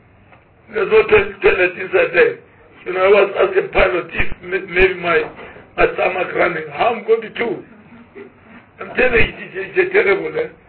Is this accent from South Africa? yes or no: yes; South Africa; as a South African, all of us, to make sure our defense force to be as strong